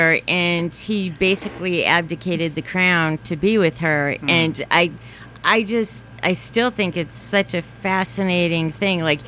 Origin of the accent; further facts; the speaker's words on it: Plymouth, Massachusetts, United States; accent: South Shore; No, I'm from Plymouth.